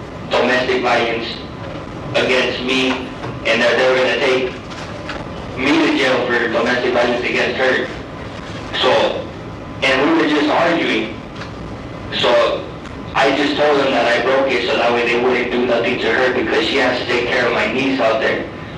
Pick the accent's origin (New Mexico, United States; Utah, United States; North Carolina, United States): New Mexico, United States; I'm not familiar with Phoenix because I'm not from out here. I'm from New Mexico.